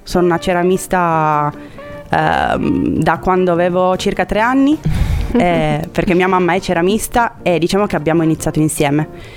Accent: Castelnuovo Don Bosco, Piedmont, Italy; Ho fatto le scuole elementari e medie in piccoli paesini e poi alle superiori sono andata a Torino, quindi ho scoperto la grande città.

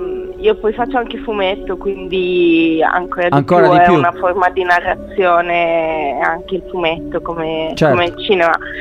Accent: Bologna, Emilia-Romagna, Italy; nel senso che io sono bolognese

